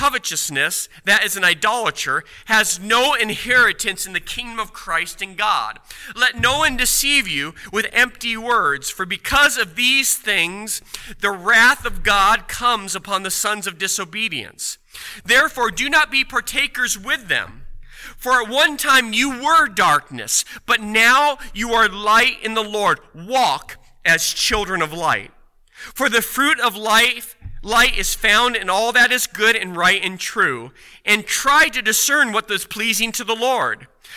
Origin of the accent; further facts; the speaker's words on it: Washington, United States; But in my home state from years ago, in Washington, they're pristine.